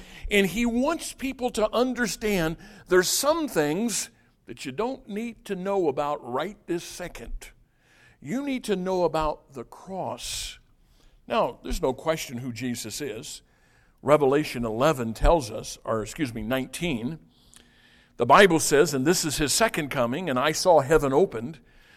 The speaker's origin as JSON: {"language": "English", "country": "United States", "said": "By the way, I'm an American."}